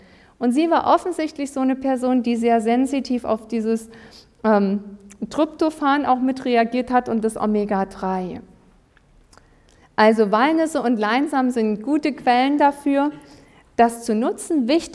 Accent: Waren, Mecklenburg-Vorpommern, Germany; Ich komme zumindest aus Waren, da gibt es viele Seen und auch Fischerei.

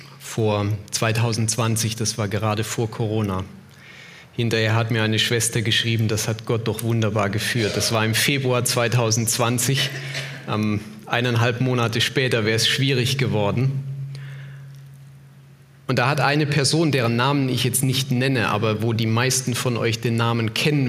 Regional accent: Heilbronn, Baden-Württemberg, Germany; ich war in Heilbronn gewesen, wir haben es ja vorhin gehört, in meiner Heimatstadt

